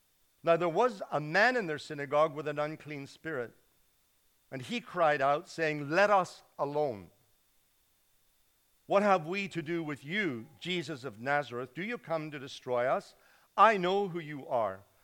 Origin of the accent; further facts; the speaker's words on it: Ireland; I preached in my hometown in Ireland in May